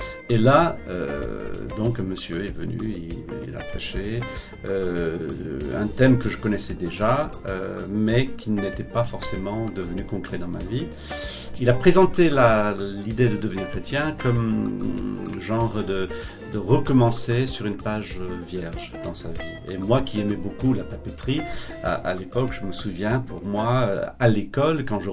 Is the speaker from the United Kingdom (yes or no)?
yes; England, United Kingdom; French is a second language; moved away as an adult; also born or lived in Calcutta, India; now in France; Je suis donc de nationalité anglaise, j'ai grandi en Angleterre pour la plupart de ma vie, mais voici 24 ans, nous avons déménagé en France